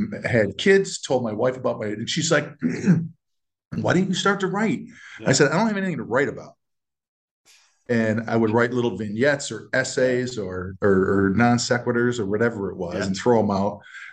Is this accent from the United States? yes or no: yes; New York, United States; I grew up in Western New York, so